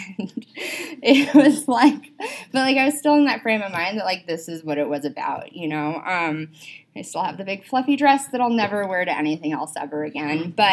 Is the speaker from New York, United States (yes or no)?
no; California, United States; A little back story. I'm from California. I got sober out there.